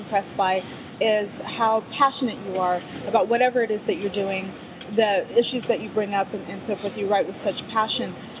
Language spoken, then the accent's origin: English; Harlem, New York, United States; I introduced the show saying that I'm from Harlem.